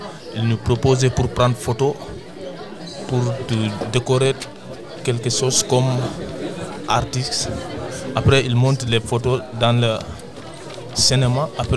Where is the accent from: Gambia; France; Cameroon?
Gambia